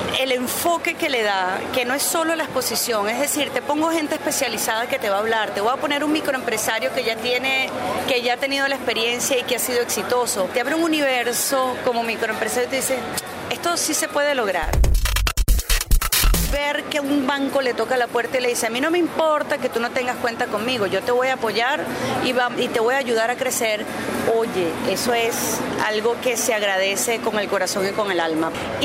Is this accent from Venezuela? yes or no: yes; Maracay, Aragua, Venezuela; also born or lived in Caracas; Soy de Maracay, viví en Caracas mucho tiempo y me regresé y estoy muy contenta y soy muy orgullosa y una aragüeña feliz.